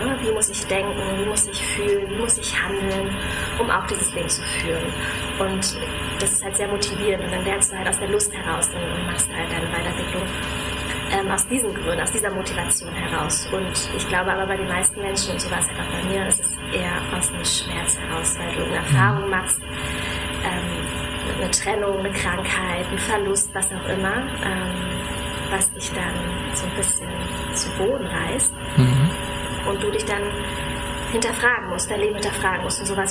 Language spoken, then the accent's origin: German; Berlin, Germany; Ich wohne in Berlin, ich komme aus Berlin, bin hier geboren und aufgewachsen und ja, lebe und arbeite hier.